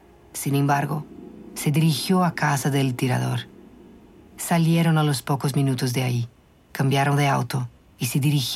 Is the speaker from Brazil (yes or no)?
yes; Brazil; Río de Janeiro no es la excepción. Quienes están detrás de esas estrategias en mi país ven a las personas negras y faveladas como un obstáculo para el progreso.